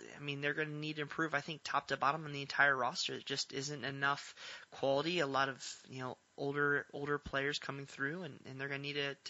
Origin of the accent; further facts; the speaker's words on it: Ohio, United States; I'm from Ohio. We have accents.